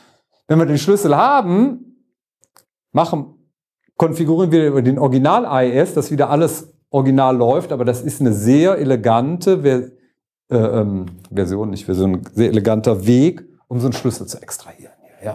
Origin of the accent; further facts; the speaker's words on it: Cologne, North Rhine-Westphalia, Germany; Und das ist ja als Kölner, macht man das gerne, ne?